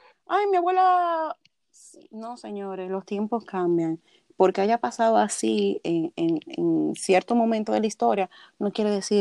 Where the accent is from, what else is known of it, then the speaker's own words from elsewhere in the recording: Dominican Republic; somos los dominicanos, de cierta manera, somos permisivos con ciertas cosas.